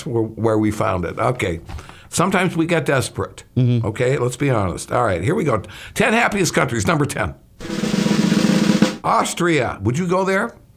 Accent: Canada; Well, I'm from Canada, so that goes without saying.

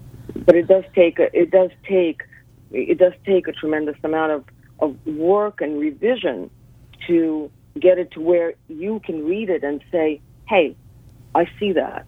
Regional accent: Russia; Russian. I was born and raised in Russia, yeah.

